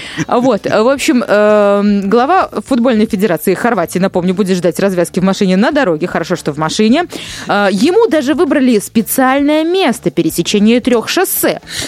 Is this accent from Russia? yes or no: no; Belarus; мы, белорусы, мирные люди.